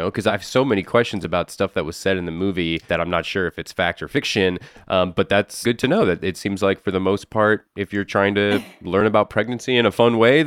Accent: Florida, United States; Yeah, I feel slightly bad for you. I'm from Florida.

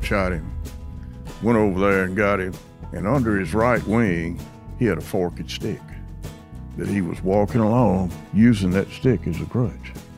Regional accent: Indianola, Mississippi, United States; I'm from Indianola, Mississippi.

